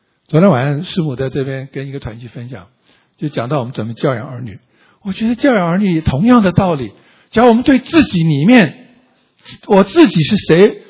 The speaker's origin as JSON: {"language": "Chinese", "country": "Taiwan", "tie": "born or raised there", "also_born_or_lived": "Kunming, China", "said": "当我这个小时候长大在台湾，我身在昆明，但是解放前或者是沦陷前啊，看你从哪来，我父亲就去台湾，我们就跟着去。"}